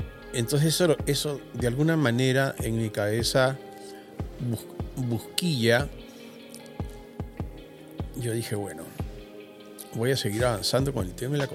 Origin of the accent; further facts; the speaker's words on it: Peru; now in Chile; si bien hoy día me siento tan chileno como peruano, no dejo esa chaqueta de comodidad que me da ser migrante.